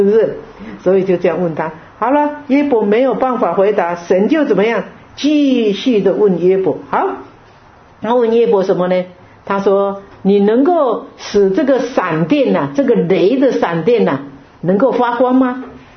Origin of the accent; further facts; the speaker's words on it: China; 所以我们中国人会买那个牛血啊，还有猪血啊、鸡血啊、鸭血啊